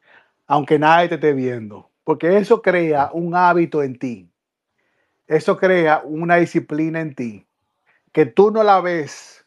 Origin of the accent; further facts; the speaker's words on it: Villa Consuelo, Distrito Nacional, Dominican Republic; Yo viví en Villa Consuelo mis 20 completos. en un cuartico en Villa Consuelo.